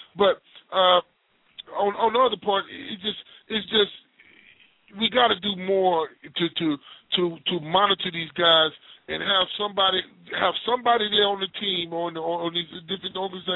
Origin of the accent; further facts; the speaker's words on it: Pine Bluff, Arkansas, United States; I had my homeboys that I grew up with in Pine Bluff that went to the Pro Bowl every year